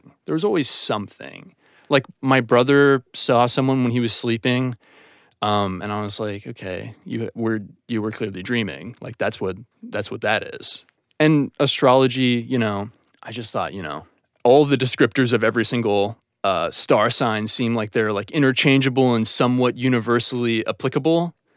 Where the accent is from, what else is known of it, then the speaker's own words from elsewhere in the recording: Ohio, United States; now in Los Angeles, United States; I live in Los Angeles. I'm from Ohio.